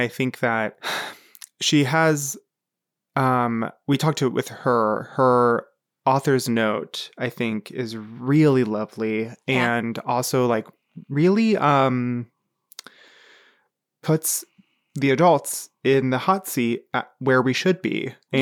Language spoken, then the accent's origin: English; Cincinnati, Ohio, United States; I am born and raised and continue to live in Cincinnati.